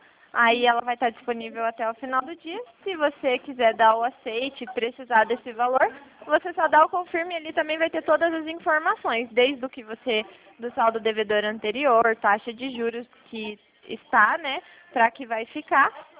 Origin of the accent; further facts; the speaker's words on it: Curitiba, Paraná, Brazil; eu sou de Curitiba. Eu sou do Sítio Cercado.